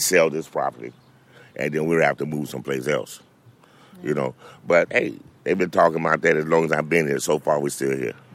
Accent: Little Rock, Arkansas, United States; born there; I was born in Little Rock, Arkansas. Okay, I saw the KKK march.

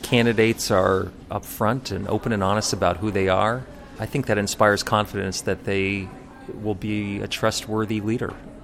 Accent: New Hampshire, United States; I never thought I would see that in my lifetime growing up in New Hampshire.

